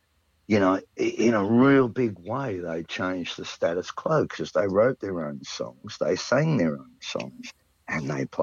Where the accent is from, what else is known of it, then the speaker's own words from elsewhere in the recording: Australia; I am an Irishman as well as an Australian, you know.